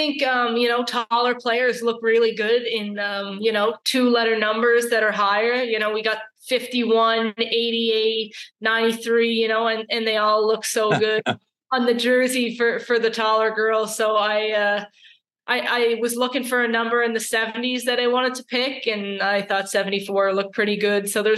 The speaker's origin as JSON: {"language": "English", "region": "Prince Edward Island", "country": "Canada", "tie": "born or raised there", "said": "my hometown. PEI is just amazing. And, you know, the small-knit community we have"}